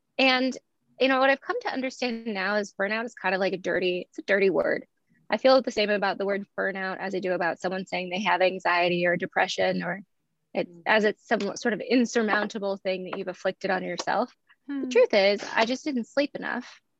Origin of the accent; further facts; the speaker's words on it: Eugene, Oregon, United States; born there; I was born in Eugene, Oregon, November 18th, 1986, almost 35 years from today. Mm. I was born in a small town, actually, on the outskirts of a small town.